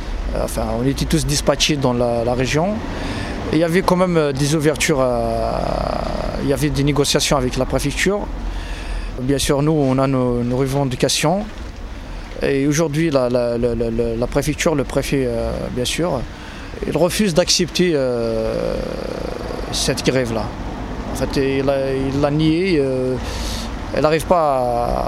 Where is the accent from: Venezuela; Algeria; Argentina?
Algeria; now in France; je suis algérien de nationalité, sans papier, gréviste. J'ai 7 ans de présence sur le territoire français.